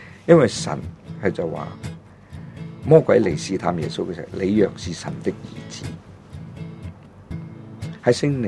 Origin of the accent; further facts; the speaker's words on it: China; 嘅后裔嘅心俾咗我哋中国人